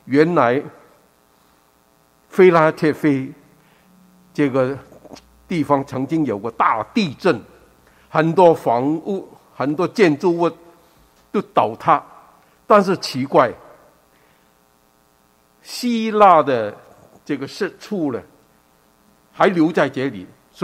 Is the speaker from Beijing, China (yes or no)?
no; Guangdong, China; 所以你我是广东人，所以我知道啊